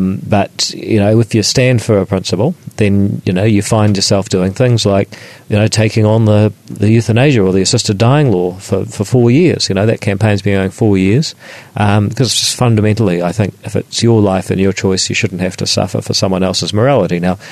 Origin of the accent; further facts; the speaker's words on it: Auckland, New Zealand; So I'm from Auckland, I have to say that.